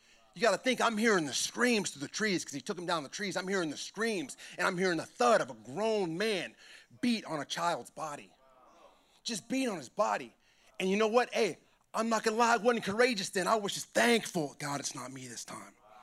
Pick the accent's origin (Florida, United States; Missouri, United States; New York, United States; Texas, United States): Missouri, United States; All right, I'm from the Midwest. In Missouri, what's up? What's up, Missouri?